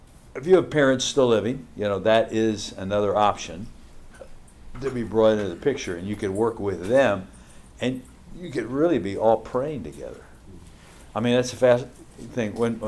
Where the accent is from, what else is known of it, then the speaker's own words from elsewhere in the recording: Hershey, Pennsylvania, United States; born there; I was born in Hershey, Pennsylvania.